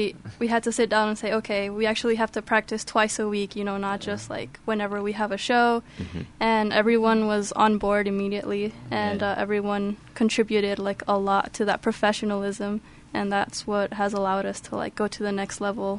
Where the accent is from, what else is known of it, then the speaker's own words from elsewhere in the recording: Nogales, Arizona, United States; Well, Eddie and I were from Nogales, actually. We're not from Tucson.